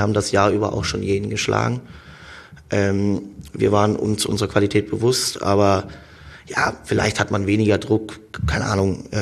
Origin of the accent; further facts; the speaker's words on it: Köthen, Saxony-Anhalt, Germany; Die liegt zu Hause in meiner Heimatstadt Köthen bei meinen Eltern.